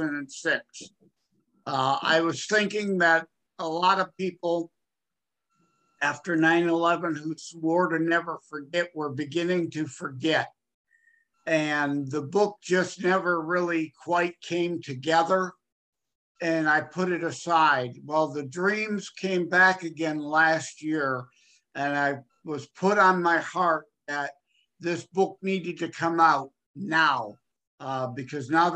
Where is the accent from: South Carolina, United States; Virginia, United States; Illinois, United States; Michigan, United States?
Michigan, United States; Wyandotte; I'm from the Detroit, Michigan area. It's the eastern part of the Midwest state of Michigan. And I've been a lifelong resident of the city I'm in, which is called Wyandotte.